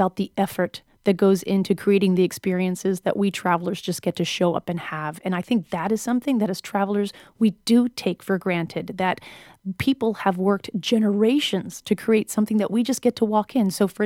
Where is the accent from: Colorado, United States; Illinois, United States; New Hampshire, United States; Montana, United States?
New Hampshire, United States; You know, I'm from New Hampshire, so that was my opinion.